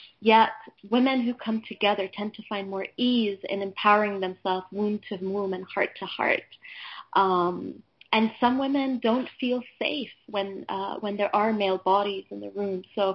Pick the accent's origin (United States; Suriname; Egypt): Egypt; and I grew up in Egypt.